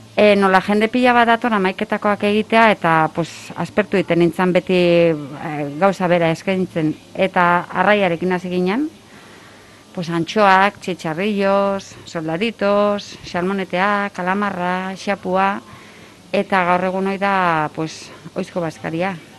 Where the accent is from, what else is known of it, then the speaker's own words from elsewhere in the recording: Astigarraga, Basque Country, Spain; ni neutrala naiz, ni Astiarrakoa naiz, ni beti hori esaten dut